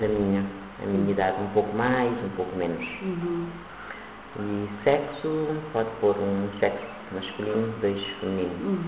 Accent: Santo Antão, Cape Verde; born there; eu tento falar o crioulo das outras ilhas, porque eu nasci em Santo Antão, de qualquer maneira, na minha casa, meu pai era de Santo Antão, minha mãe de São Vicente.

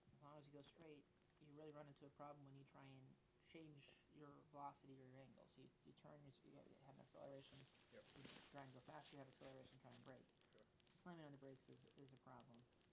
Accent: Colorado, United States; So my experience growing up in Colorado is that the problem with drivers is that there will be some that are incredibly slow

